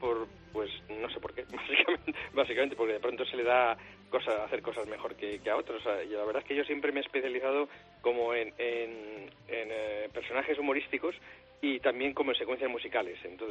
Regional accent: Spain; moved away as an adult; hubo una época, en el 84 así, que salí de España para intentar buscar la forma de hacer animación de largometrajes

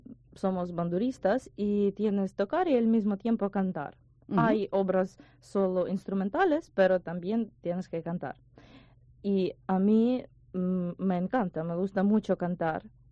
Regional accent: Ukraine; Spanish is a second language; porque es un instrumento típico de Ucrania, tradicional, tiene su historia, y somos ucranianos

